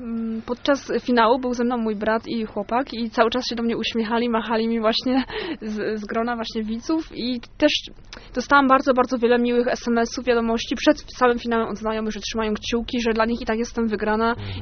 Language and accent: Polish; Leszno, Greater Poland Voivodeship, Poland; Więc ja chciałam powiedzieć, że jestem z Leszna, jestem leszczynianką, ale nie miałam okazji.